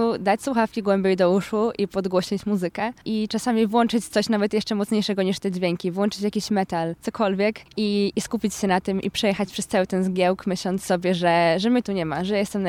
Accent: Wrocław, Lower Silesian Voivodeship, Poland; dlatego że mieszkam tu od urodzenia i czuję się bardzo wrocławianką w takiej każdej kwestii.

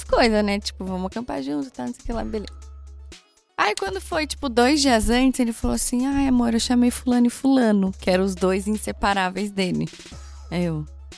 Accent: Rio de Janeiro, Brazil; e a gente é carioca, né, mano?

